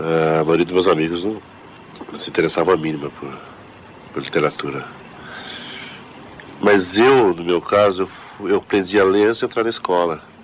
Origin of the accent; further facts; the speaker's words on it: Londrina, Paraná, Brazil; Eu passei toda a minha infância no Jardim do Sol, em Londrina. E é um bairro de periferia, muito marcado por uma certa violência e tal, porque perto de favela.